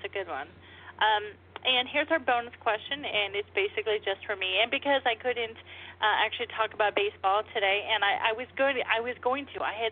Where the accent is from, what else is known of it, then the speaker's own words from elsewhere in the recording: New York, United States; And, you know, I grew up in New York, but still, no, just say no.